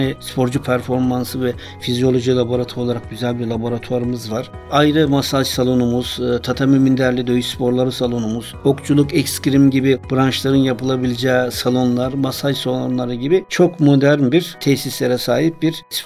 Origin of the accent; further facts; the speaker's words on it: Afyonkarahisar, Turkey; born there; 1964 Afyon doğumluyum. Birçok insan beni Kütahyalı bilmesine rağmen.